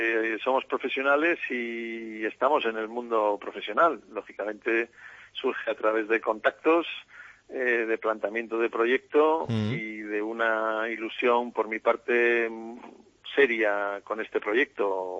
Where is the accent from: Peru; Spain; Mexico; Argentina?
Spain; Llanes, Asturias; No, soy asturiano y he desarrollado toda mi carrera profesional dentro del ámbito del golf por toda la cornisa cantábrica. Soy de un pueblito de Asturias que se llama Llanes.